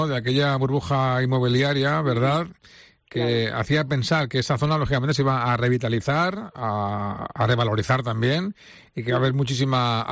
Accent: Valencian Community, Spain; yo, como un valenciano más, estoy contento, ¿no?, de pensar que tendremos un estadio terminado aquí en Valencia.

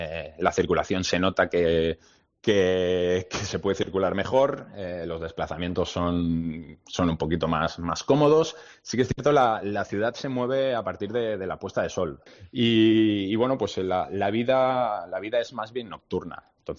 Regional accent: Barcelona, Catalonia, Spain; born there; moved away; Dices, de España, he nacido en Barcelona, tal.

